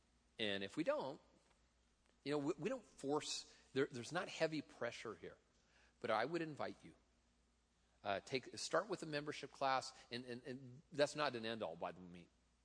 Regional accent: Tacoma, Washington, United States; I am from Tacoma, just that sort of my culture I come from.

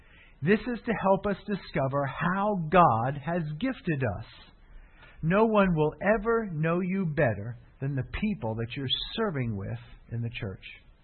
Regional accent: Fort Myers, Florida, United States; I'm from Fort Myers, Florida, and that's where Thomas Edison's winter home was.

